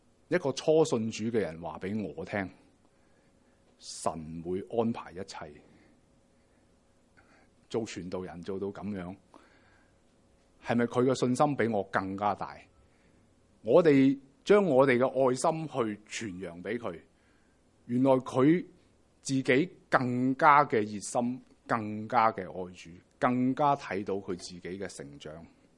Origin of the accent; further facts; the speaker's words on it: Hong Kong; 我们其实香港人呢，自小呢小学呢就考，我以前就考升中试啦